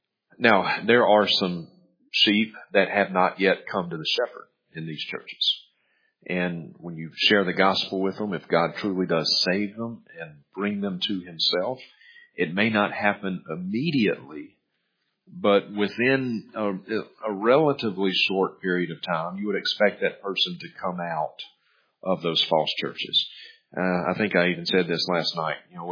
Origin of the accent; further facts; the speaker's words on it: Mississippi, United States; now in Montana, United States; Like when I was growing up in Mississippi, one of my best friends is a guy named Chad Stewart.